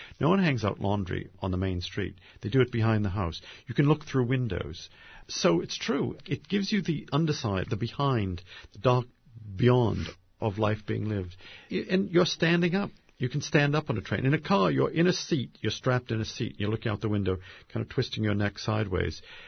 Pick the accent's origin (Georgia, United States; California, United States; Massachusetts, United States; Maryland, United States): Massachusetts, United States; Medford; When I was a boy, growing up in Medford, Massachusetts, we used to take the train into Boston